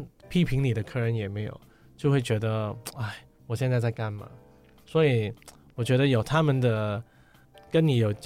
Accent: Hong Kong; 但是我说我是从香港来的 AP，

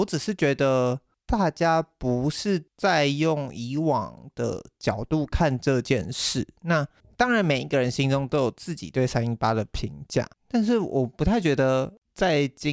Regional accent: Taiwan; 这是我身为一个台湾人最大的愿望。

